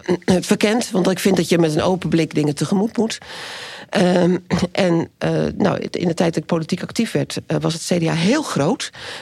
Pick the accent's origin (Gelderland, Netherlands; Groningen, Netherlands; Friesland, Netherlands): Groningen, Netherlands; also born or lived in Breda; Ik ben opgegroeid in Oost-Groningen, dus geboren in Breda.